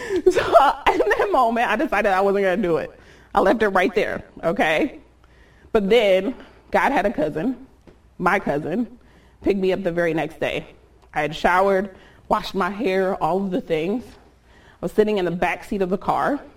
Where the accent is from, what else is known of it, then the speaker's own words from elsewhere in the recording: Inkster, Michigan, United States; We're driving in my city, Inkster, where I grew up in Michigan, and he's asking me to see where I grew up. I didn't really have like a solid home.